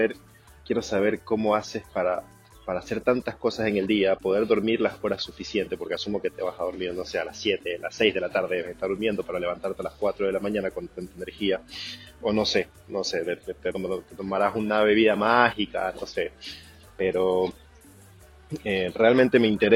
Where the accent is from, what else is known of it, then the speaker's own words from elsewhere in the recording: Ecuador; now in New Zealand; desde Nueva Zelanda. … yo soy ecuatoriano, pero vivo acá hace 2 años.